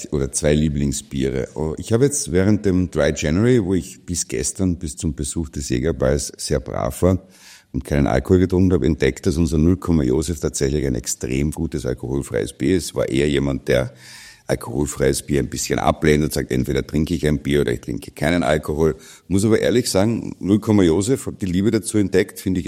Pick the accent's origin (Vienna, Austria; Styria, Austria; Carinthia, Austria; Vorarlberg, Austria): Carinthia, Austria; Villach; also ich stamme gebürtig aus Villach, war über 20 Jahre bei einem internationalen Großkonzern tätig